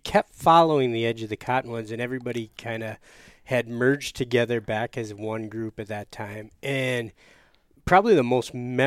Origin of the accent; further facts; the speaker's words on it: Michigan, United States; You are the biggest Lions fan I've ever met, and I grew up in Michigan.